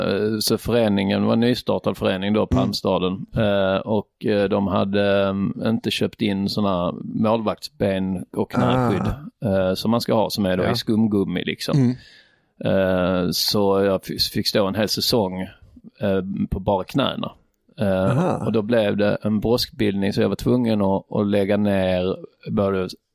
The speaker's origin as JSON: {"language": "Swedish", "town": "Trelleborg", "region": "Skåne", "country": "Sweden", "said": "eftersom jag kommer från Trelleborg som är känt för sina palmer."}